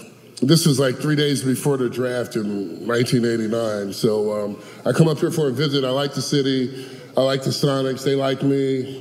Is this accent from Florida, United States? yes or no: no; Indiana, United States; I grew up in Indiana, but absolutely, I was, man, let's say 6 feet in fifth grade.